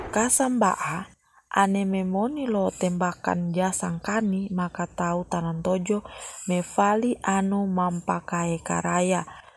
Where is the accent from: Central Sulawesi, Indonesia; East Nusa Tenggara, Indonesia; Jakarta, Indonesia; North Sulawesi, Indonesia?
Central Sulawesi, Indonesia; Tojo Una-Una; Tojo Una-Una, Provinsi Sulawesi Tengah. Saat ini saya akan membacakan sebuah cerita yang terdapat di daerah saya